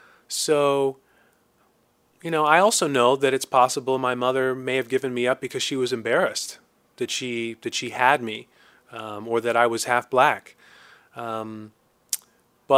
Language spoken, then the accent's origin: English; Fresno, California, United States; But it was certainly very interesting growing up in the Fresno area just because the Hispanic culture was so prevalent there.